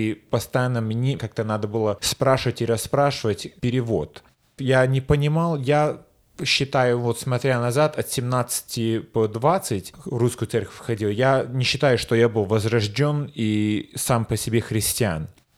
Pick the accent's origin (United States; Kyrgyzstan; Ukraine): United States; born there; first language English; Russian is a second language; Я здесь родился в Америке, у меня английский язык был первый мой язык, а русский второй. Я в русскую школу проходил, все это проходил.